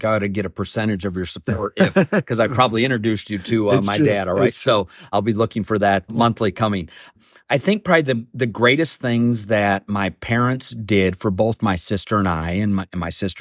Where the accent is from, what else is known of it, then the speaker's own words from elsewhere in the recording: Lapeer, Michigan, United States; born there; So I was born in Lapeer, same place where our first three boys were born.